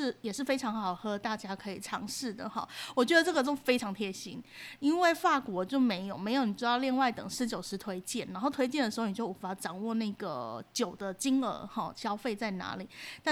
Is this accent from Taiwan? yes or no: yes; Taiwan; 意大利的料理风味其实跟我们亚洲人或者是说我们台湾人来讲会比较接近